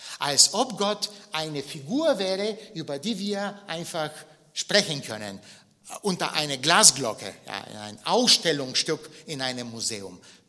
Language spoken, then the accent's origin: German; Bulgaria; Ich habe als Kind in Bulgarien zum ersten Mal den Ausdruck gehört